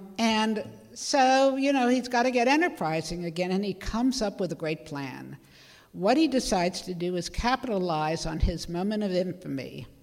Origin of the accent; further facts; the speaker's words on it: Pittsburgh, Pennsylvania, United States; When I was a kid growing up in Pittsburgh, we were told what these were about.